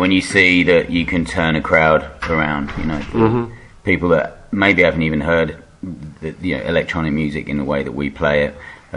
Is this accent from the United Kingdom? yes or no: yes; Chelmsford, East of England, United Kingdom; we grew up in a town not too far from Basildon where they're from, we grew up in Chelmsford.